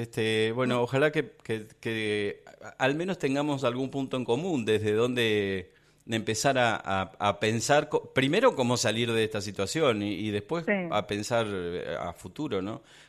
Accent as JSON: {"language": "Spanish", "country": "Argentina", "said": "como argentinos, digamos, porque no nos informamos o porque nos informaron mal"}